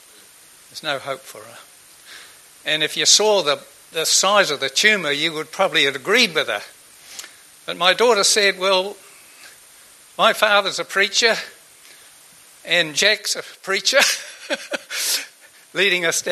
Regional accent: Levin, Manawatū-Whanganui, New Zealand; By the way, I'm from Levin. God's moving in Levin, friends.

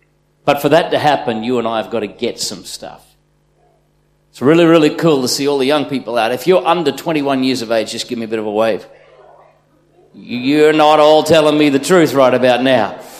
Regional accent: Brisbane, Queensland, Australia; I'm from Brisbane's Fortitude Valley

